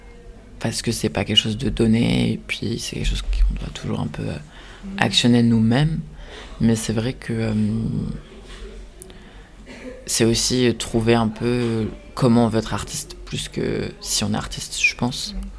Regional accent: Paris, Île-de-France, France; Donc moi j'ai grandi à Paris

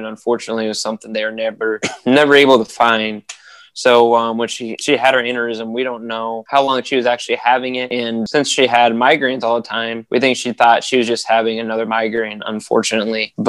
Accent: Cedar Rapids, Iowa, United States; Yeah, I grew up in Cedar Rapids and I still go back there all the time. All my family and friends still live back there

